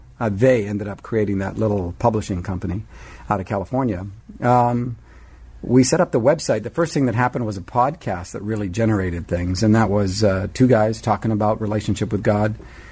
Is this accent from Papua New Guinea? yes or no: yes; Highlands, Papua New Guinea; also born or lived in Canada; now in Oregon, United States; My background is I'm Canadian-born, grew up in the highlands of New Guinea, missionary kid. Preacher's kid